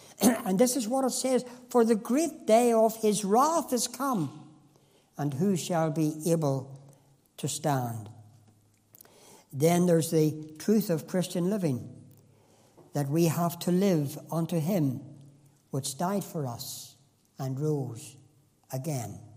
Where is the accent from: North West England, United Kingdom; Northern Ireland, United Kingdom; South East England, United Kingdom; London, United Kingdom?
Northern Ireland, United Kingdom; One of the choruses that we sang often when I was only a small boy growing up in the Shankill Church was this